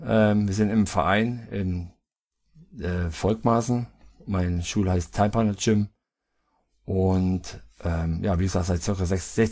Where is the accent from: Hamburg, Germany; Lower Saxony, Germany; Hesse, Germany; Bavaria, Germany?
Hesse, Germany; Naumburg; born there; bin hier aus gebürtig in Naumburg-Eidenstedt, das ist bei Kreis Kassel. Und bin jetzt 44 Jahre